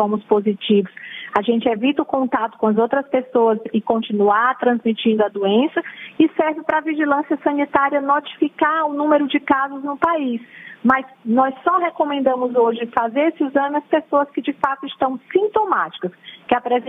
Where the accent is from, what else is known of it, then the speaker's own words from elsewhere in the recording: Ceará, Brazil; você é meu conterrâneo, eu também sou do Ceará.